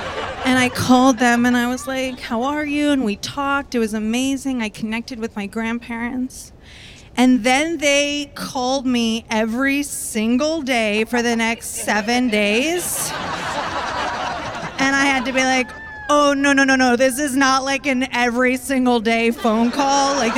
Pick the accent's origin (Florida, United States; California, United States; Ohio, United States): Florida, United States; Tampa; Like, I grew up in Florida. They don't believe in science. Like, I went to high school in the worst education system next to Alabama. We didn't even have a sex ed class in Tampa.